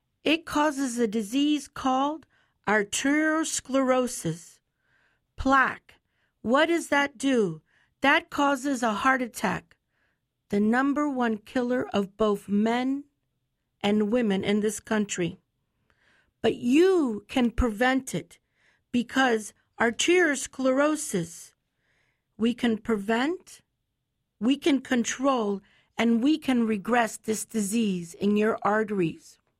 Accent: Florida, United States; I grew up here in Charlotte County. I am the first woman to grow up, graduate from Charlotte High School, and come back and practice medicine.

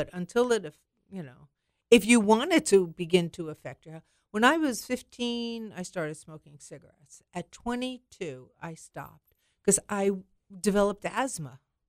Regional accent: New York, United States; I am from New York, but I do spend many months here in Florida.

